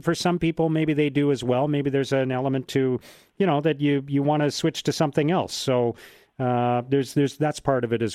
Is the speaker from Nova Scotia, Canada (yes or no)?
no; Ottawa, Ontario, Canada; and I'm from Ottawa, and I do not aspire to spend, you know what Canadian winters are like.